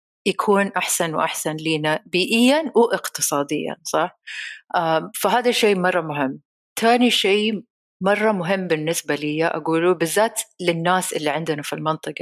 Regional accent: Saudi Arabia; لكن لما بنشوف حتى هنا عندنا في السعودية

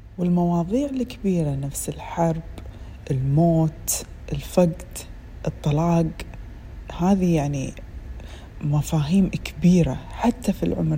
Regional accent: Kuwait; طبعا عندنا في الكويت تاريخ 26/2 يشكل ذكرى العيد أو عيد التحرير

